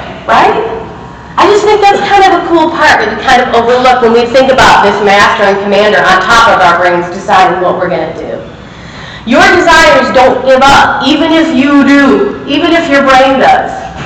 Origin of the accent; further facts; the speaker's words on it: Michigan, United States; I grew up in Michigan, and it's beautiful there